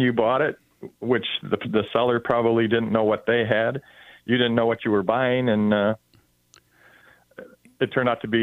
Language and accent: English; Leslie, Michigan, United States; I grew up in Leslie, which Not everyone knows where Leslie is, just 30 miles south of Lansing. But having lived there my whole life